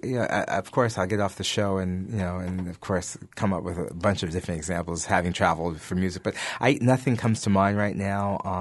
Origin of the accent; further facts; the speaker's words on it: Bronx, New York, United States; I mean, I grew up in the Bronx, so I should have.